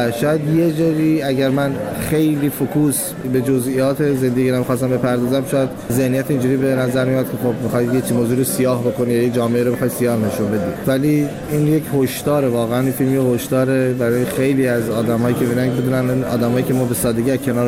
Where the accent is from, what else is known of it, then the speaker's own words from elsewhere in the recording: Abadan, Khuzestan, Iran; من آبادان انتخاب کردم به خاطر اینکه خب طبیعتا شهر خودم بود و اونجا بزرگ شدم، زیست اونجا رو میشناختم، طبیعتا به لهجهش تسلط بیشتری داشتم